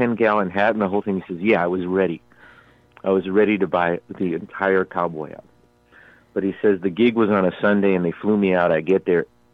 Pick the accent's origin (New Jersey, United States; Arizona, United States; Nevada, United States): Arizona, United States; And that's something Paul could never figure out, that I was from Arizona.